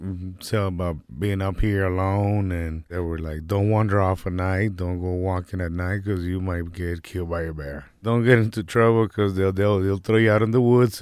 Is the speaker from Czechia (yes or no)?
no; Texas, United States; We cook it with love. We're from the South, you know. We got the Southern cooking out there. Every time I go or think about Texas, I'll get happy.